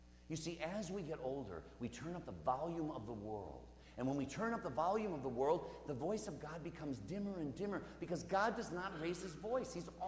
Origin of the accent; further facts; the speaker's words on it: Milwaukee, Wisconsin, United States; born there; Milwaukee, Wisconsin was my place of birth. And a very beautiful city, by the way.